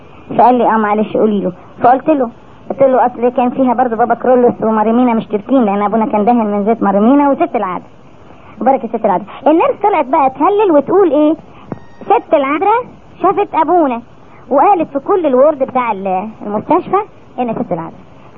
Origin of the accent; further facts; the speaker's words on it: Egypt; انا قلت يمكن لو حصلت عندنا في مصر كانوا قالوا دول اصلهم مش بيفهموا